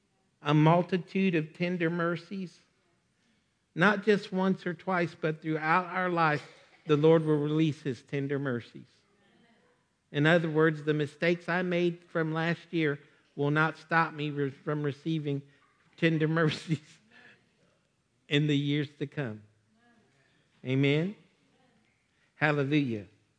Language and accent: English; United States; Now listen, I'm American, and I'm a patriot, and I love my country.